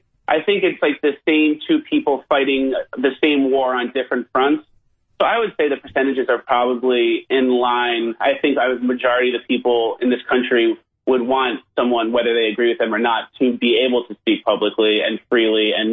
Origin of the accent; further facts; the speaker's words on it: New York, United States; now in Los Angeles, United States; I live in L.A. I'm from New York originally, but I've been living in L.A. for the last 3 years